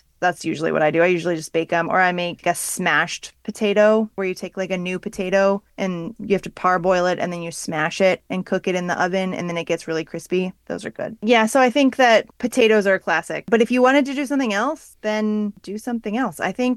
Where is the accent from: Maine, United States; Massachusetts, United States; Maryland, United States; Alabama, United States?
Maryland, United States; Rockville; I grew up near Rockville, Maryland. So that's a huge center of Orthodox Judaism.